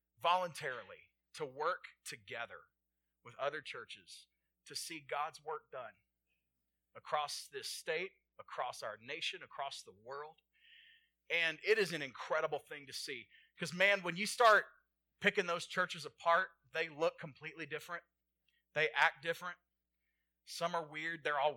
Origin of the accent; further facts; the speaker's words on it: Texas, United States; I'm originally from Texas.